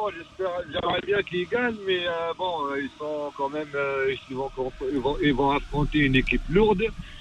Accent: Algeria; je suis algérien d'origine.

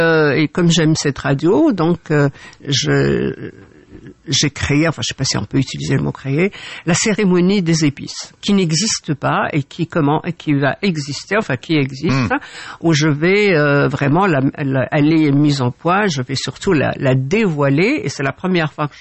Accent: Oujda, Oriental, Morocco; c'est Oujda, ma ville natale

